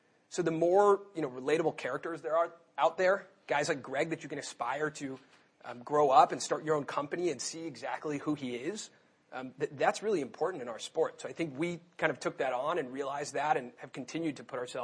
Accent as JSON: {"language": "English", "town": "Los Angeles", "region": "California", "country": "United States", "tie": "born or raised there", "said": "One, I'm from Los Angeles. And in LA, there's not that much lacrosse, at least at that time and when I was growing up."}